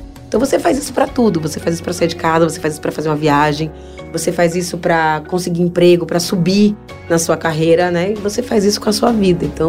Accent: Bahia, Brazil; Eu sou baiana

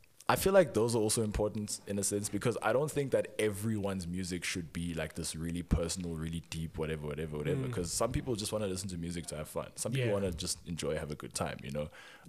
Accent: South Africa; And I think recently I've come to accept that no, me as a South African making music is South African music.

